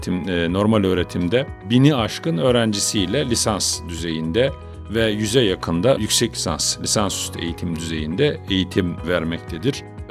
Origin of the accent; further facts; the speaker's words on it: Hisarcık, Kütahya, Turkey; born there; 1969 yılı Kütahya Hisarcık doğumluyum.